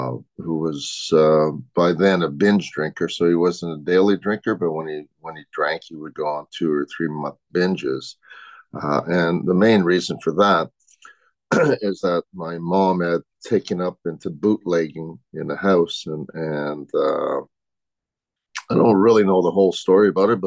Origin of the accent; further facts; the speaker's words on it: Quebec City, Quebec, Canada; I'm from a large family. I'm from a family of nine. I'm from Quebec City.